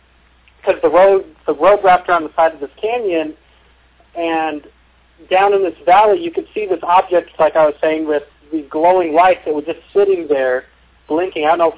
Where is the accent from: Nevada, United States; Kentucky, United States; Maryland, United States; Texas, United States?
Nevada, United States; Las Vegas; Well, I grew up in Las Vegas.